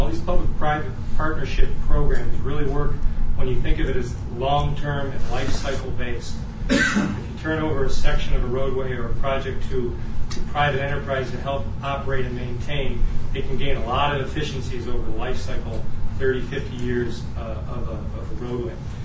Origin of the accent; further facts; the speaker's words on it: Cleveland, Ohio, United States; since I am from Cleveland, I can only think of the Interbelt Bridge